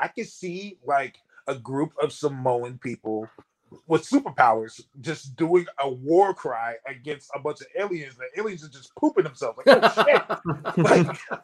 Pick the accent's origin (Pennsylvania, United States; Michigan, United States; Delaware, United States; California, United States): California, United States; I go back to, I'm from California and, you know, I'm surrounded by all these people.